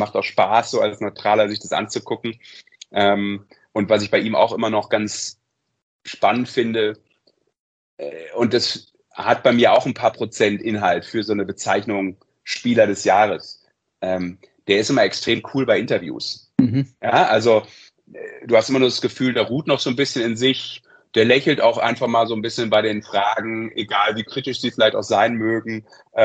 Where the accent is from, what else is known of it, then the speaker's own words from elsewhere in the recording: Munich, Bavaria, Germany; als Münchner